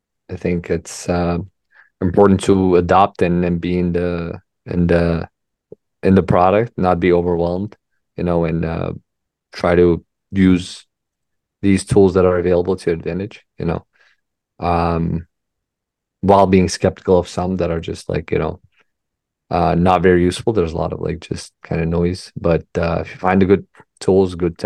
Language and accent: English; Uzbekistan; Yeah. I'm from Uzbekistan, but, if you type me